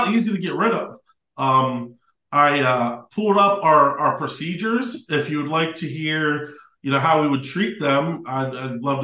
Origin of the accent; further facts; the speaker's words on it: Youngstown, Ohio, United States; I'm from Youngstown, Ohio. If you guys don't know where Youngstown, Ohio is, it's about an hour between Cleveland and Pittsburgh. So we have a lot of Browns fans and a lot of Steelers fans in our area.